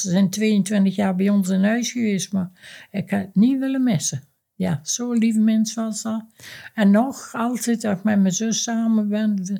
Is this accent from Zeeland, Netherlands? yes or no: no; Duiven, Gelderland, Netherlands; also born or lived in Arnhem; Ik ben in Arnhem geboren en ben ik 3 jaar gebleven. En toen ben mijn vader en moeder weer terug. Hun kwamen allebei uit Duiven. En toen met hun weer terug naar ons huis.